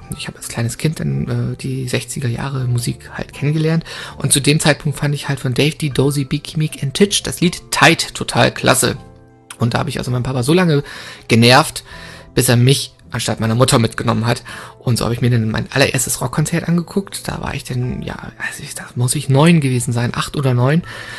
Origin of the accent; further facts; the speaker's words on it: Bremerhaven, Bremen, Germany; now in Giessen, Germany; 1990 das Abitur an Karl von Ossietzky Gymnasium, also Schulzentrum Karl von Ossietzky in Bremerhaven gemacht